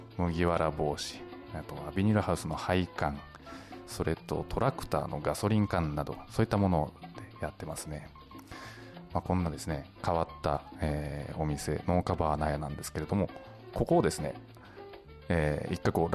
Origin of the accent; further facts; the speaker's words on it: Nagasaki, Japan; 私が長崎県島原半島の出身なんですけど、島原半島ですね、もう本当に野菜、果物すごいいっぱいあるんですね。畑もすごく広いですし、農家の方もですね、すごくたくさんいらっしゃるんですけど、まあ、そんな中でですね、生まれ育ったんで